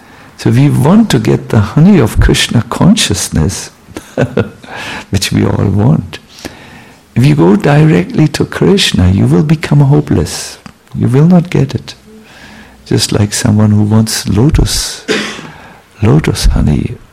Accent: Germany; English is a second language; I come from Germany. I can't stop criticizing.

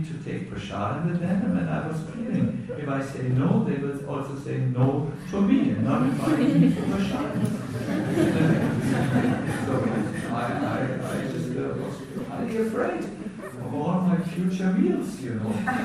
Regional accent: Germany; Me, I'm from Germany, I'm a single man, you know

